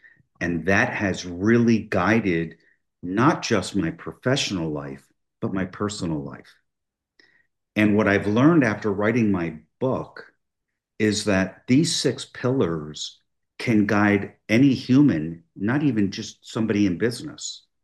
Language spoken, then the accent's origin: English; New Jersey, United States; I ran for local city government in the small town I grew up in New Jersey.